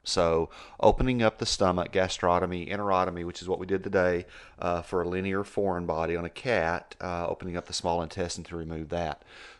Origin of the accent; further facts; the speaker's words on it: Texas, United States; So growing up in Texas, we would have sticker wars.